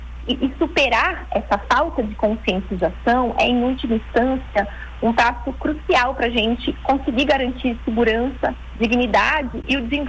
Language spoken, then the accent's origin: Portuguese; Brazil; o nosso clima coletivo enquanto brasileiros